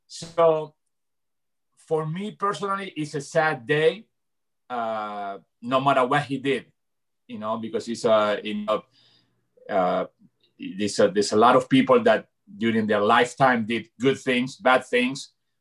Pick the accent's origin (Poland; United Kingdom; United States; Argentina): Argentina; moved away; Yeah. Of course, I left Argentina in 1980.